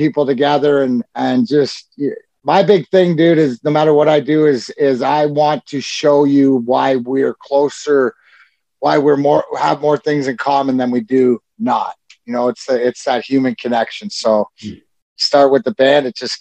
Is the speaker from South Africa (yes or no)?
no; Leamington, Ontario, Canada; I grew up in Leamington